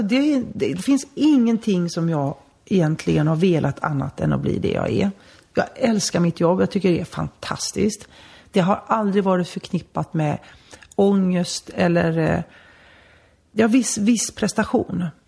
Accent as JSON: {"language": "Swedish", "town": "Gothenburg", "region": "Västra Götaland County", "country": "Sweden", "said": "Då bodde jag hemma som mamma och pappa ute på öarna. Och då kunde jag ta färjan och bussen och spårvagnen upp till avenyn hemma i Göteborg."}